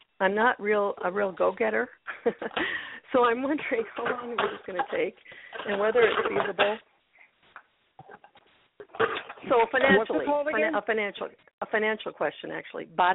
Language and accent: English; South Dakota, United States; I'm from South Dakota.